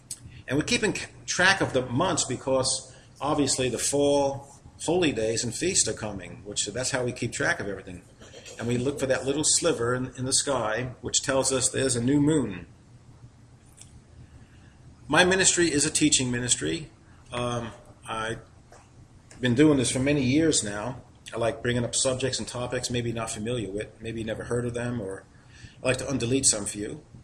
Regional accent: Manhattan, New York, United States; You got to remember, I'm from Manhattan. I'm from New York, so this is a long way from here.

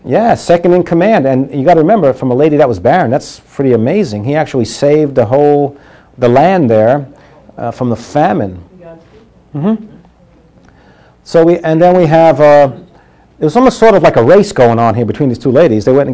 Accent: New York, United States; I don't know about hunting. I come from New York. I thought the milk came from the grocery store.

